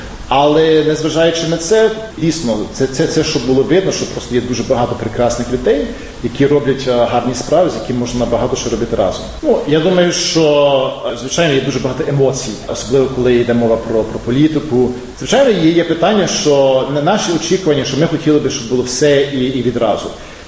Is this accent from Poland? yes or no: no; London, United Kingdom; Я народився в Лондоні, тут ходив в школу, виростав.